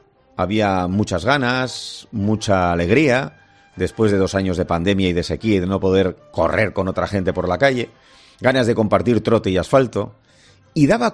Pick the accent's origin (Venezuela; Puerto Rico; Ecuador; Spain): Spain; Bilbao, Basque Country; Ahora te voy a llevar a mi tierra y también te voy a hablar de un asunto complejo. Te voy a llevar a Bilbao